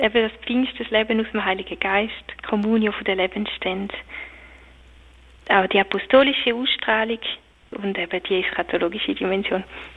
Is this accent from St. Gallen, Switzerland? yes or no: yes; Jonschwil, St. Gallen, Switzerland; der Leo Tanner ist mein Pfarrer in Jonschwil. Also ich bin in der Pfarrei aufgewachsen, wo er jetzt schon seit Jahren tätig ist.